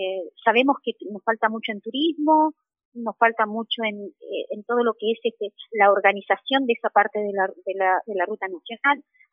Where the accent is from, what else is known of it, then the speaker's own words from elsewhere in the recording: Maquinchao, Río Negro, Argentina; Yo soy nacida y criada en Maquinchao, me crié en Barrio Inicio, vos bien lo sabés. Hice toda mi primaria en Barrio Inicio y de ahí me vine a Maquinchao, recibí, volví, trabajé toda mi vida en Maquinchao